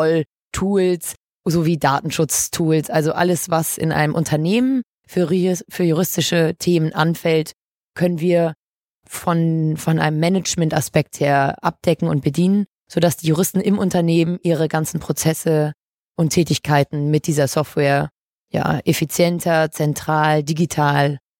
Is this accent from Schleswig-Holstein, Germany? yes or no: no; Hamburg, Germany; born there; Ich bin 25, gebürtige Hamburgerin und vom Hintergrund eigentlich Betriebswirtin.